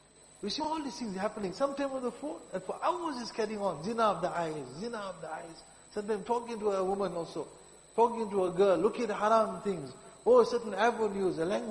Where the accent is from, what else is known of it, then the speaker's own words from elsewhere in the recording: South Africa; my ill thinking as a South African, growing up in a spoiled environment